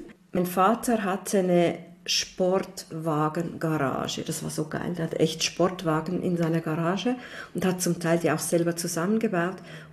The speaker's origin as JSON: {"language": "German", "country": "Switzerland", "said": "bei uns in der Schweiz ist ja 4 genügend."}